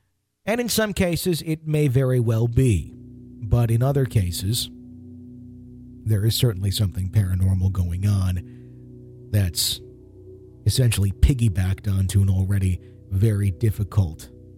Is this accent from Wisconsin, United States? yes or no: yes; Wisconsin, United States; near the cemetery where I like to play, if you will, or liked to play as a kid, called Ryanzi in my hometown in Wisconsin.